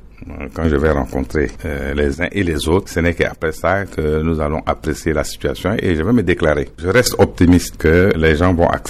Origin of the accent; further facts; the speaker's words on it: Central African Republic; chez nous en République centrafricaine.